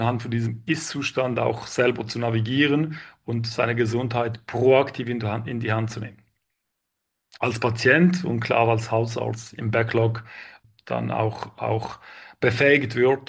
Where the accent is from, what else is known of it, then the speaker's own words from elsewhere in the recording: Switzerland; accent: Swiss; trotz meinem Schweizer Akzent und meiner Stimme.